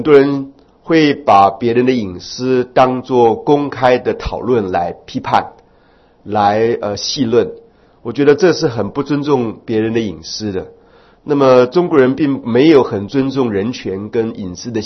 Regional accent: Taiwan; 大家都会认为我是外省人，不会知道我是台湾人

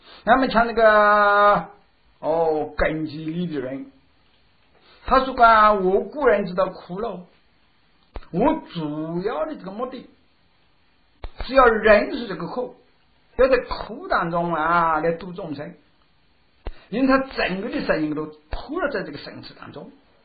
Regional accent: China; 你说我们中国人哦，学这一门啊不大容易学得上的

